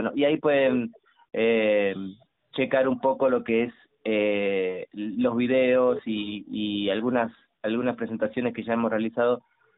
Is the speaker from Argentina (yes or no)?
yes; Argentina; also born or lived in United States; now in Mexico; yo soy argentino, pero vivo aquí en México